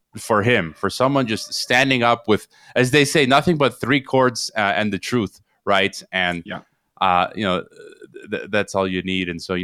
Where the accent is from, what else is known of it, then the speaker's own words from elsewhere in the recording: Croatia; So we're walking around Roman ruins, my hometown in Croatia, and.